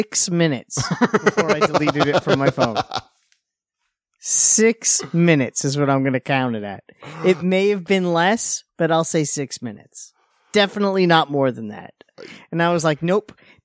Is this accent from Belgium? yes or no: no; Canada; that could be because I'm Canadian, eh?